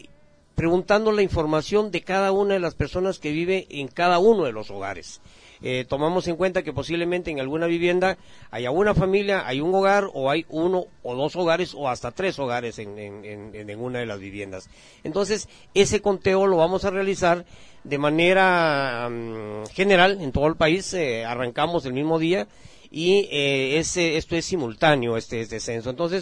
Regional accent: Guatemala; cuántos guatemaltecos habitamos en el país

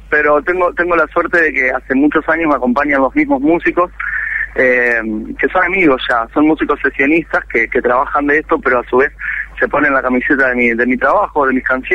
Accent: Concordia, Entre Ríos, Argentina; yo soy de Concordia, Entre Ríos, iba a visitar a mi familia

